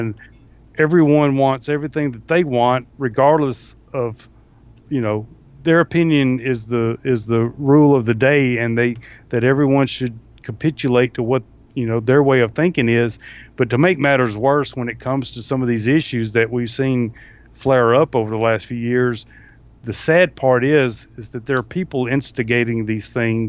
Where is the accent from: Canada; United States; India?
United States; the South; I mean, growing up in the South, I've seen racism exhibited regardless of people's skin color.